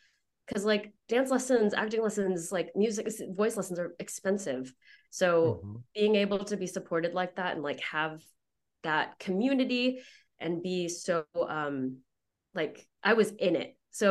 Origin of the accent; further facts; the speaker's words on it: Houston, Texas, United States; So I went to the University of Oklahoma. I grew up in Houston, so Oklahoma's a quick 8-hour drive away.